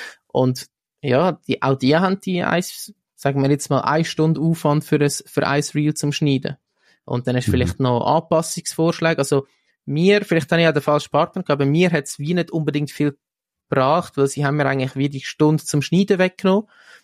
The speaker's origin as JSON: {"language": "German", "country": "Switzerland", "said": "wie ich gesagt habe, als Schweizer"}